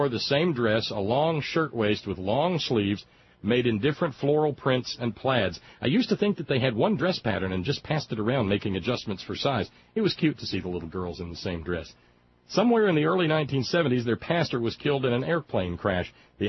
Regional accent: Alabama, United States; because we had them growing up in Alabama, too.

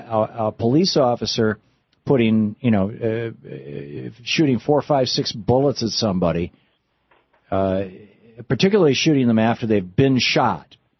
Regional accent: Lansing, Michigan, United States; You know, I grew up in Lansing, Michigan, and went to public school in Michigan.

